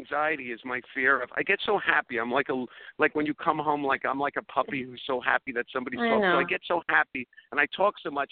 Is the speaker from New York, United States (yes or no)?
yes; Brooklyn, New York, United States; because I grew up in Brooklyn, New York, public school system, Flatbush, you know what I mean? The real Brooklyn, where the people that have beards are Jews, not Italian women.